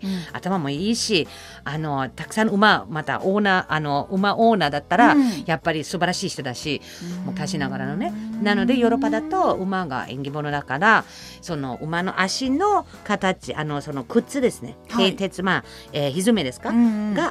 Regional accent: Germany; Japanese is a second language; まあ、私ドイツ生まれ育って小中学校がないので

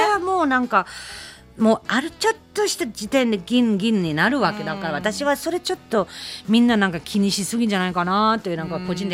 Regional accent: Germany; Japanese is a second language; ドイツ生まれ育ちなのであの1月になると凍りますよね、だからスケートは普通にやりますね

